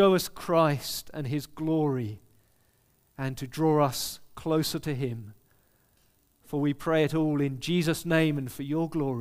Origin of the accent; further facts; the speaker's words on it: United Kingdom; But for me, as a British man, looking at our scene in Europe, it really has shaken us in Europe